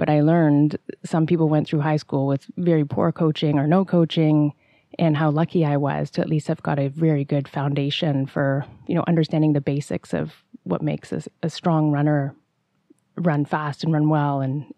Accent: Hamilton, Ontario, Canada; And luckily growing up in Hamilton, where there are a number of really good runners have come from Hamilton, is I was really well supported there

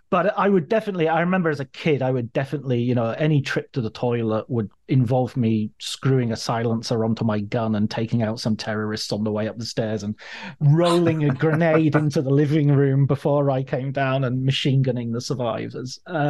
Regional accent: North West England, United Kingdom; growing up in Cumbria

